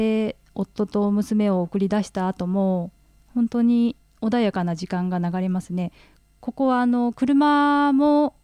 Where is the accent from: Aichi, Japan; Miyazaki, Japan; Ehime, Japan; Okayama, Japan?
Okayama, Japan; born there; やっぱり私は岡山の海の近くに生まれているので